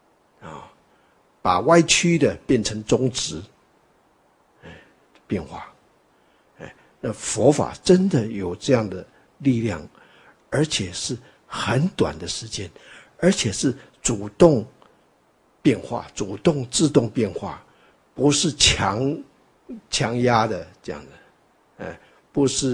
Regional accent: China; 这个实在是我们中国人一种古代那种大男人主义的那种残忍啊

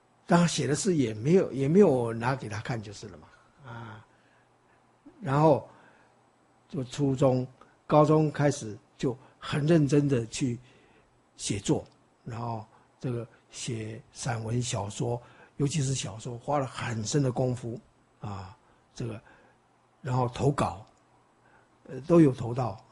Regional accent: China; 就是我们中国人说平平仄仄平安那个东西啊，

